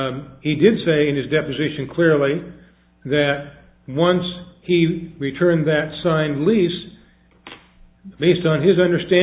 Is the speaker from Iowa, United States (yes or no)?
yes; Cedar Rapids, Iowa, United States; I'm from Cedar Rapids, Iowa.